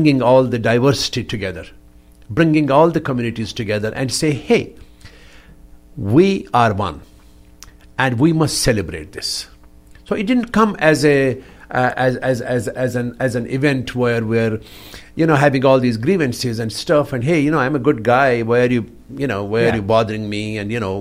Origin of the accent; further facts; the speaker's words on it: Jammu and Kashmir, India; I'm from Kashmir.